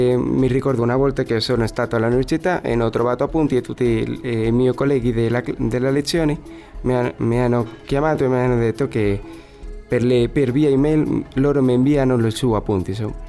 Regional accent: Madrid, Community of Madrid, Spain; io vengo da Madrid dove il trasporto pubblico c'è il migliore del mondo

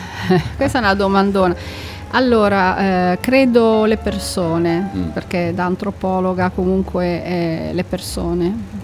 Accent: Liguria, Italy; born there; siamo davanti alla mia regione natale, che è la Liguria

